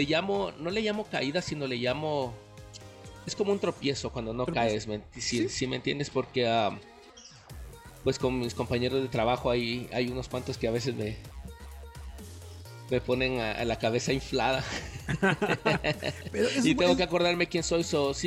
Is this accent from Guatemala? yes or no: yes; Guatemala; Como tú dijiste, yo nací en Guatemala, crecí allá.